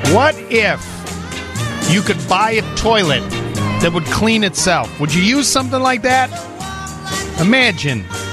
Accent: Highland Park, Illinois, United States; I grew up in Highwood Highland Park.

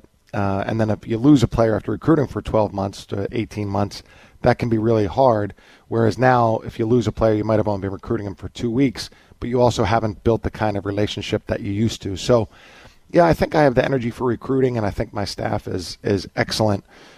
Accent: Philadelphia, Pennsylvania, United States; Yeah, so I think I have a pretty good perspective because I grew up in Philadelphia.

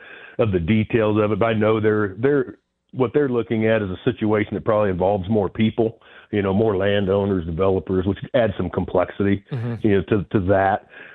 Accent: Wichita, Kansas, United States; Since I'm from South Central, I'm from Wichita, right?

